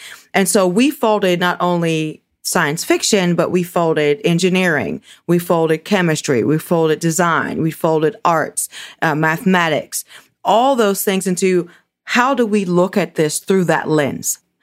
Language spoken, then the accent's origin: English; Pittsburgh, Pennsylvania, United States; I grew up here in Pittsburgh.